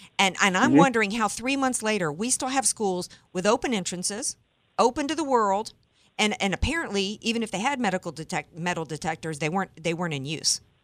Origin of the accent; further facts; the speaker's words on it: the South, United States; In fact, I suggest that I grew up in the South, Adam, and half the dudes I went to high school with rolled up in trucks with loaded gun racks in the back